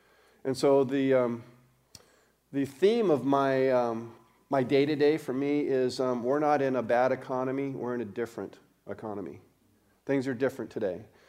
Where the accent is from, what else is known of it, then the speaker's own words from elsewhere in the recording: Colorado, United States; I grew up in Colorado. My dad was a fireman for 35 years, retired with the Denver Fire Department.